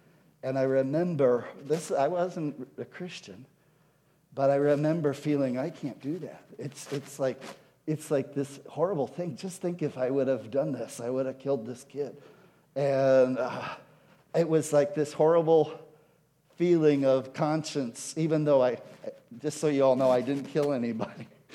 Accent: Chicago, Illinois, United States; also born or lived in Miami; I was raised in Chicago and in Miami and these cities, and it was at a time where there were a lot of gangs and kids would fight

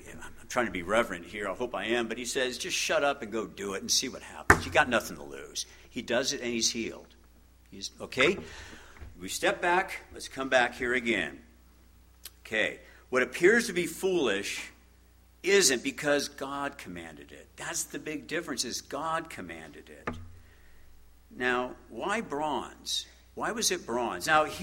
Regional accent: Garden Grove, California, United States; I grew up in Garden Grove. It's not that where I live right now isn't very far from where I grew up

